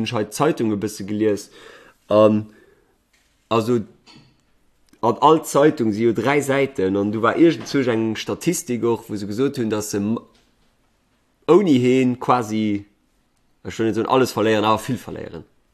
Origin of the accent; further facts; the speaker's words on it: Georgia; Ich komme aus Görgien.